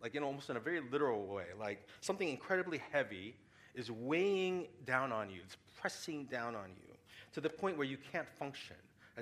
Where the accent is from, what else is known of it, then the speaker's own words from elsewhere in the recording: St. Louis, Missouri, United States; And at that time, I was going back to St. Louis, my hometown, and I was about to start work.